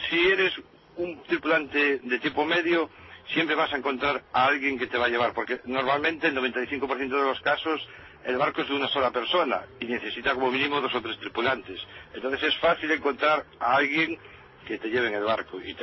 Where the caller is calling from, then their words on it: Vigo, Galicia, Spain; yo soy aquí de Vigo